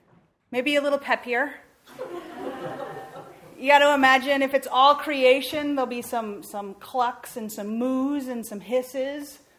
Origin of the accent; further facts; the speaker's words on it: South Dakota, United States; I grew up in South Dakota, so there would be snow and trees getting ready.